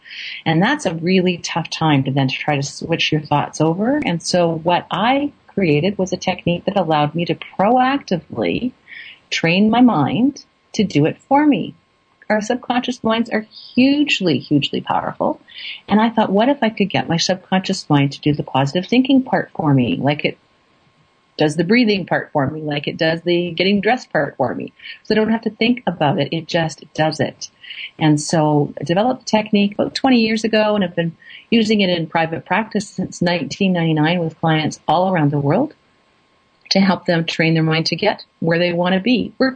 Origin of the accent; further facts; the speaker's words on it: Canada; I'm Canadian. That's a giveaway the way I say that last letter of the alphabet. I'm based in Calgary, Alberta, Canada